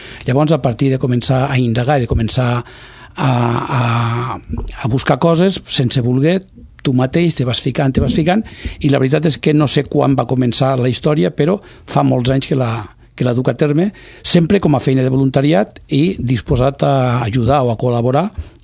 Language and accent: Catalan; Corbera d'Ebre, Catalonia, Spain; vinc des de Corbera d'Ebre, un poblet de la Terra Alta